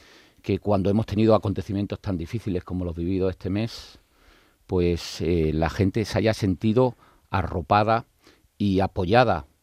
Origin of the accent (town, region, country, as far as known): Andalusia, Spain; accent: Andalusian